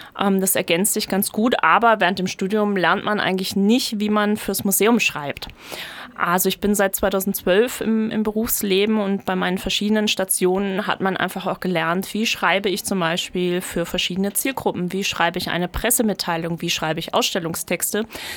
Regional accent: Baden-Baden, Baden-Württemberg, Germany; ich komme aus Baden-Baden

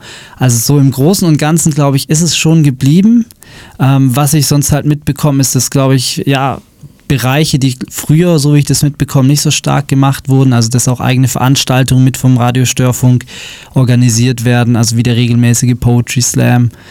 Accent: Schwäbisch Hall, Baden-Württemberg, Germany; ich bin in Schwäbisch Hall groß geworden. Also ich habe hier 19 Jahre gelebt, bin hier zur Schule gegangen und meine Mutter wohnt noch in Schwäbisch Hall.

